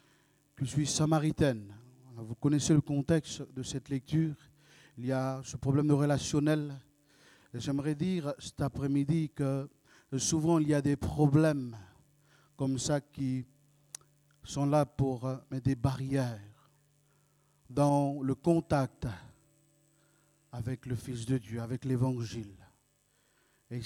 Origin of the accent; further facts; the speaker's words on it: North Province, New Caledonia; first language Nenema; French is a second language; ma langue maternelle, c'est le Nenema. C'est une langue de la région nord de la Calédonie. Là, le français, je l'ai appris à l'école.